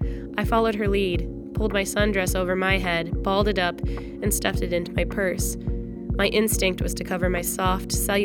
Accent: Montana, United States; I drove the 10 hours back to my hometown in Montana.

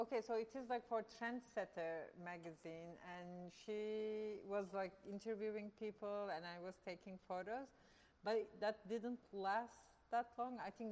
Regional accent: Ankara, Turkey; moved away as an adult; I grew up in Ankara, Turkey, which is the capital of Turkey.

